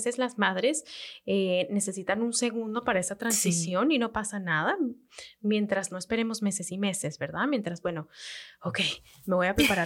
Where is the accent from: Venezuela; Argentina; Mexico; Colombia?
Venezuela; como venezolanas que somos